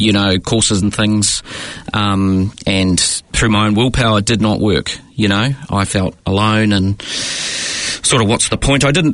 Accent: Auckland, New Zealand; So I grew up in West Auckland

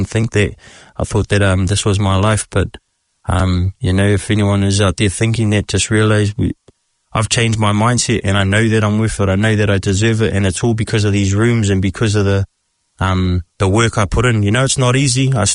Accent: Wellsford, Auckland, New Zealand; I'm from Wellsford

